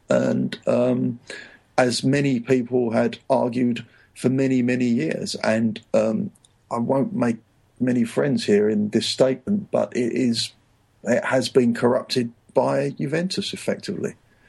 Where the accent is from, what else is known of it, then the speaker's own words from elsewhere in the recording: England, United Kingdom; It was quite interesting as a Brit in Italy.